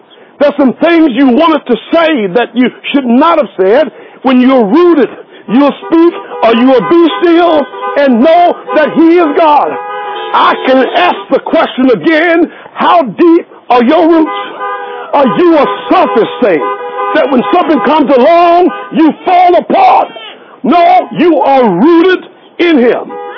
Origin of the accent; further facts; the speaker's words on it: Florida, United States; Now, y'all know I grew up in Florida.